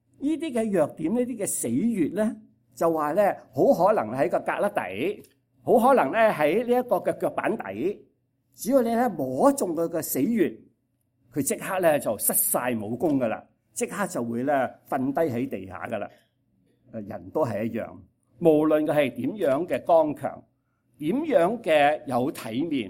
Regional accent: Guangdong, China; 我哋广东人有一句咁样话

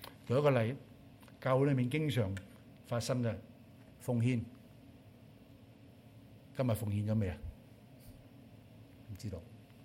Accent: China; 我们中国人有一样东西，这叫上有政策就下有对策。

